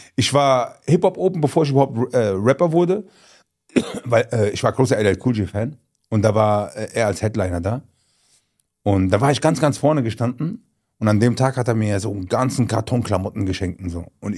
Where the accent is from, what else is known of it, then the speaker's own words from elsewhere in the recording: Pirmasens, Rhineland-Palatinate, Germany; Ich bin ja aus Pirmasens.